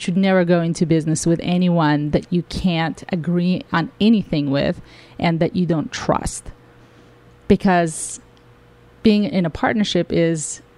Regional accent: Russia; now in United States; I was good in math. I came from Russia, so when I came to the United States, I felt like I was way above average, so that helped.

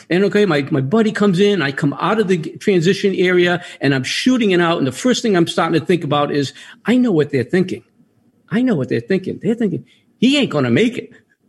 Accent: East Coast, United States; You can tell I'm from the East Coast, and this gentleman that I'm talking with is also a Paisan like me.

